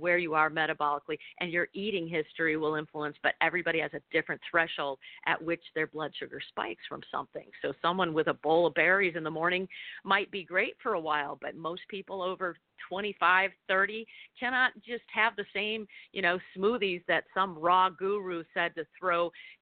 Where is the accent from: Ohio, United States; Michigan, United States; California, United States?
Michigan, United States; this woman who used to eat plastic food I grew up with in Michigan